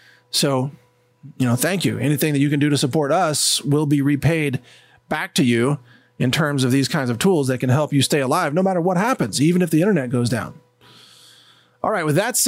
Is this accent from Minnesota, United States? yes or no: no; Texas, United States; I'm in Texas, I'm a Texan, and we here in Texas, we view Massachusetts as an authoritarian, tyrannical, you know, woke regime that's gone insane.